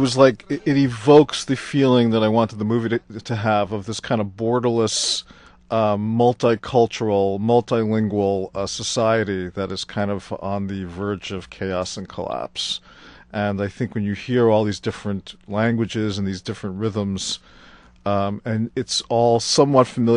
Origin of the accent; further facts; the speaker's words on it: Brooklyn, New York, United States; I'm from Brooklyn, so I'm not the king of pronunciation, I can assure you.